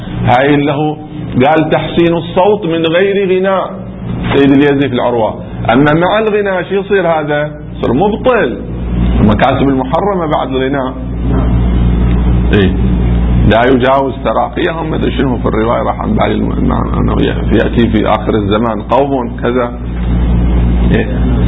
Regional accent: Qatif, Eastern Province, Saudi Arabia; الذين مو عندنا في القطيف ناس يقولوا صراط الذين

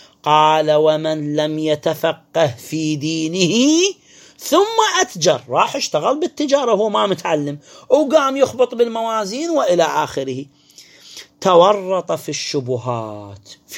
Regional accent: Iraq; الكيس مال الدقيق كم كيلو عندنا في العراق؟

